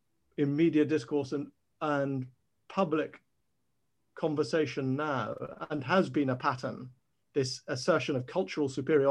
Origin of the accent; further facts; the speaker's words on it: Ireland; But even if one does, as an Irishman, you can't escape the fact that we were deeply involved and active and enthusiastic participants in that.